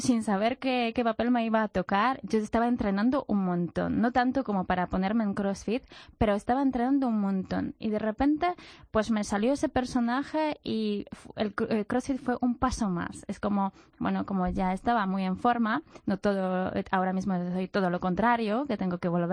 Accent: Poland; Spanish is a second language; now in Spain; Yo siendo polaca nunca he pasado tanto frío, sinceramente.

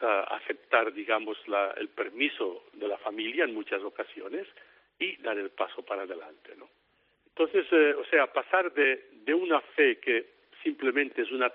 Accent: Lleida, Catalonia, Spain; also born or lived in Japan; luego me ordené sacerdote en mi parroquia, en mi ciudad natal de Lleida

